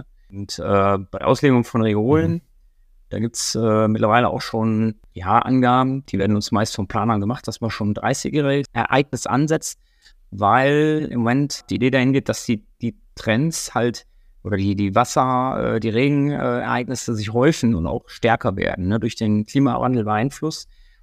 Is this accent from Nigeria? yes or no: no; Hamburg, Germany; Ich komme jetzt aus Hamburg